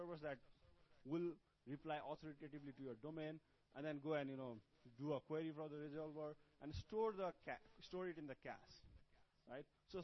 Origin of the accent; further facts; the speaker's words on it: Kathmandu, Bagmati, Nepal; English is a second language; So take, for example, I'm from Kathmandu, right?